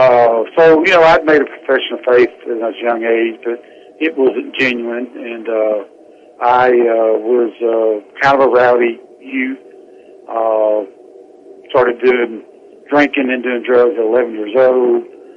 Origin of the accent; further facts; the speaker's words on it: the South, United States; because I'm from the South.